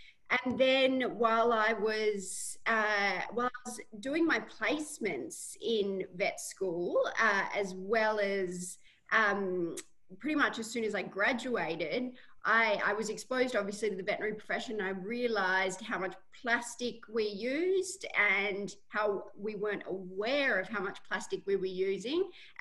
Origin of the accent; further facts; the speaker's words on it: Australia; I grew up on the Murray River here in Australia, which is the largest river we have here in Australia. It actually goes through our property